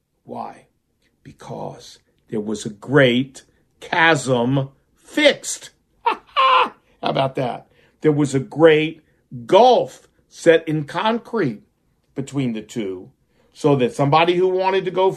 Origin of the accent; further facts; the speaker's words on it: Virginia, United States; But look at my kids. We're here from Virginia.